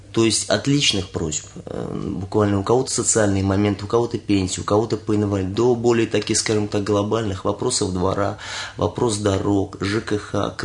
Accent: Ramenskoye, Moscow Oblast, Russia; Ну, я коренной раменчанин. Родился в городе Раменск в 83 году.

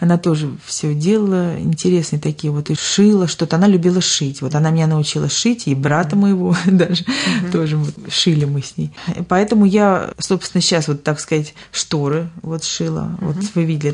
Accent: Saint Petersburg, Russia; мы ездили в Питер. Это мой родной город

